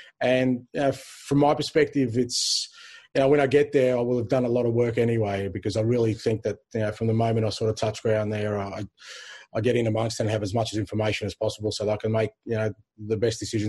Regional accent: Australia; growing up in Australia, you know, we were starved of sort of top-level football and anything we could get from overseas.

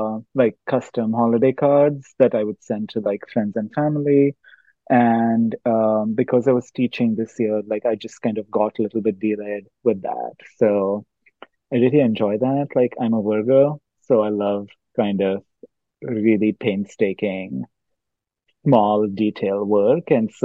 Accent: Mumbai, Maharashtra, India; I grew up in Mumbai and we lived in an apartment building.

